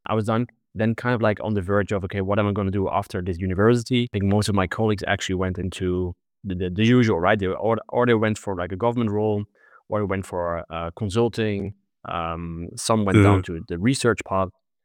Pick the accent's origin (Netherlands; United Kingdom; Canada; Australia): Netherlands; I'm originally from the Netherlands.